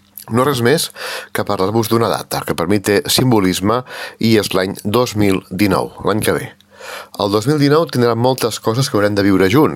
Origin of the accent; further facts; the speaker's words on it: Begur, Catalonia, Spain; Perquè com sabeu jo sóc de Begur i m'agrada la història del meu poble